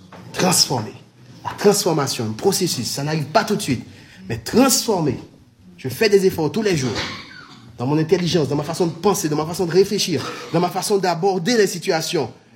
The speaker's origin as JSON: {"language": "French", "region": "French Antilles", "country": "France", "said": "Oui, je sais, je viens des Antilles, mais quand même."}